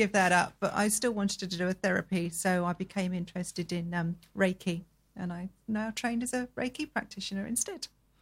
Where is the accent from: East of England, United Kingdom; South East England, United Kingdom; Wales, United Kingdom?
South East England, United Kingdom; Tunbridge Wells; I was born in Tunbridge Wells, grew up in Tunbridge Wells in Kent